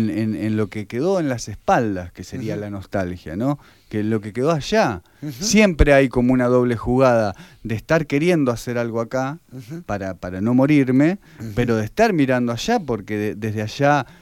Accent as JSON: {"language": "Spanish", "country": "Argentina", "said": "Yo no sé si como argentinos o qué, pero tenemos como una predisposición a..."}